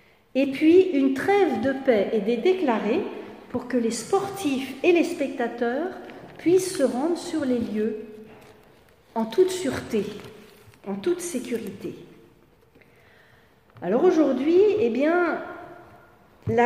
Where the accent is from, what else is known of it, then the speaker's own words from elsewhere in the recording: France; non seulement en tant que Français, ça ne sera pas terrible, mais en tant que chrétien, ça sera encore pire.